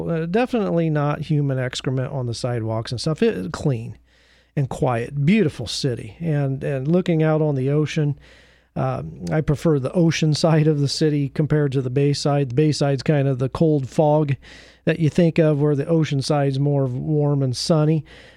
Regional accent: Portland, Oregon, United States; And then Portland, my hometown, Portland, Oregon. Love it.

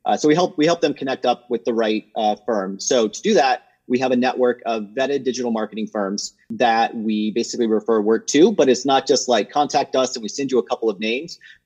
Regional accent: Virginia, United States; now in Denver, United States; I was born and raised in Virginia. So I'm a Southern boy at heart, born and raised in the heart of the Shenandoah Valley. I now live in Denver, Colorado

